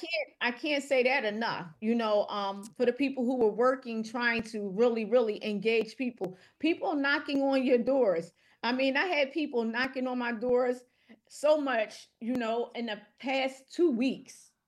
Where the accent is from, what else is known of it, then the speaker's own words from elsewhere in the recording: Philadelphia, Pennsylvania, United States; as a Black African-American woman, I grew up in Philadelphia. I went to Dobbins. I went to Reynolds for elementary.